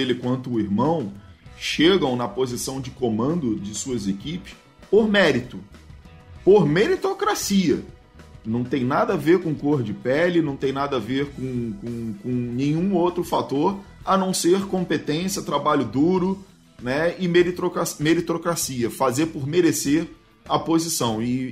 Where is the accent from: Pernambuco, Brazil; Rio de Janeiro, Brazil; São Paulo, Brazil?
Rio de Janeiro, Brazil; Eu sou nascido e criado em Copacabana, mas é na praia do Leme